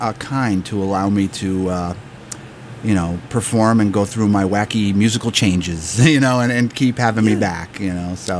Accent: Albany, New York, United States; Albany Public School Systems, and I lived there, I think, all totaled about 27 years. So, yeah, that's my hometown.

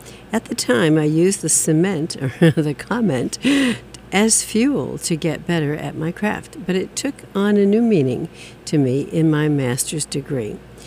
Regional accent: Indianapolis, Indiana, United States; finding a much deeper appreciation for the history of music in my hometown went a long way. This album is a dedication to the past, present, and future of creative music in Indianapolis

